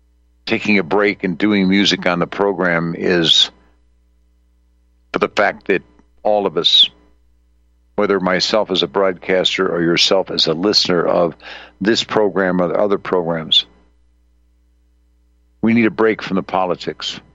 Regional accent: New York, United States; Don't try to concentrate in doing anything when you got a guy who was born and raised in New York.

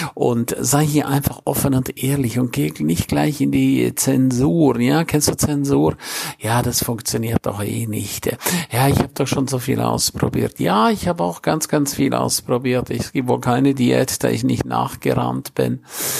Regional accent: St. Moritz, Graubünden, Switzerland; weil St. Moritz wunderschön ist. Das ist nicht nur meine Heimat

